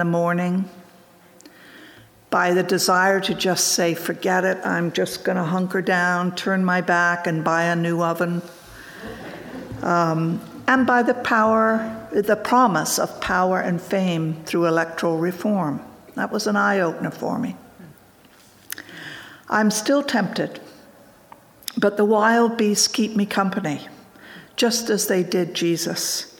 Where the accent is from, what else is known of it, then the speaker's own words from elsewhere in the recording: Ontario, Canada; moved away; I'm a refugee from Ontario, and my husband and I moved here about 14 years ago, and I've been active in the United Church ever since.